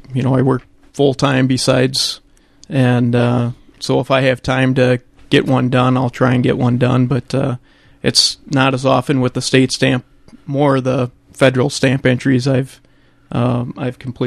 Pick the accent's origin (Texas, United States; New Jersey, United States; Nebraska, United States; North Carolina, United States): Nebraska, United States; Hastings; I'm originally from Hastings, grew up there on a little family of nine kids